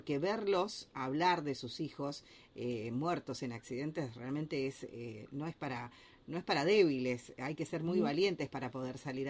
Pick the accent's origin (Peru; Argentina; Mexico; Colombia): Argentina; como argentinos